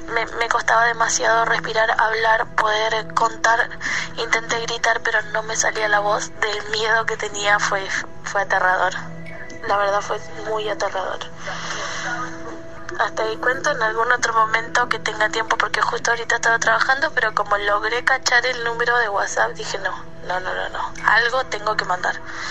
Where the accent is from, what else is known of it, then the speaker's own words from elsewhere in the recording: Bahía Blanca, Buenos Aires Province, Argentina; soy de Bahía Blanca, Argentina.